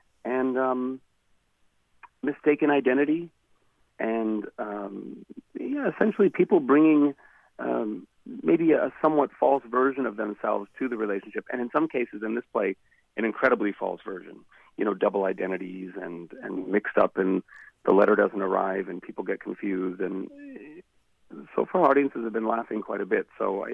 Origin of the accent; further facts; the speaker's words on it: Chicago, Illinois, United States; born there; also born or lived in Los Angeles / Milwaukee / Arizona; I was born in Chicago, and I've lived in Los Angeles, and I've lived overseas in various places, and I lived in Milwaukee, and I've lived in Arizona.